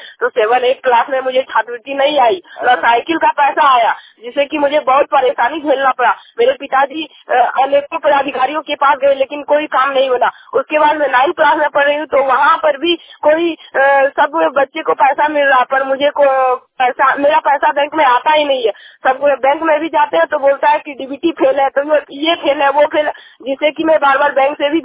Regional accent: Jasidih, Jharkhand, India; मैं अभी 9th class में पढ़ रही हूँ। मेरा जिला देवघर जसीडी

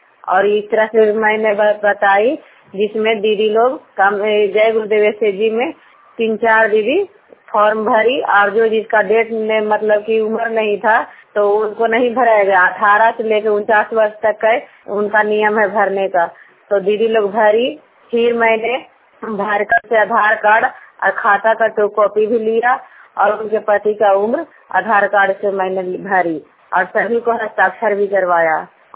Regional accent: Jangta, Bihar, India; मैं जंगता की हूँ। हरनौत ब्लॉक और जिला नालंदा का निवासी हूँ।

